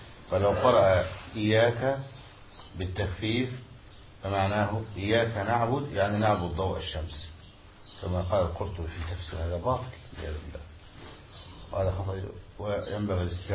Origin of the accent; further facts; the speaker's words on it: Egypt; عندنا في مصر وجاء اجتثت من فوق الأرض